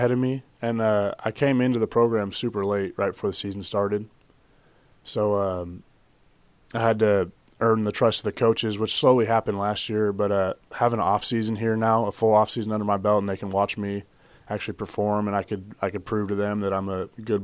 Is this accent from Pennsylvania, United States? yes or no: no; California, United States; now in Alabama, United States; I would like to think it was pretty normal growing up out there. People out here in Alabama think that's kind of cool.